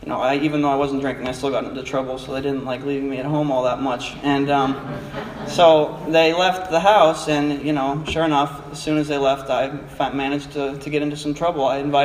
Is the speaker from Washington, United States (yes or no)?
yes; Washington, United States; also born or lived in Minnesota / New York; I was born in Washington State, moved across the country to Minnesota, and then New York, and then back to Washington.